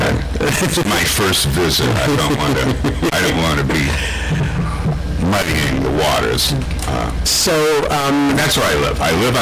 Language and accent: English; Minnesota, United States; I grew up in Minnesota, so I like the northern temperate climate.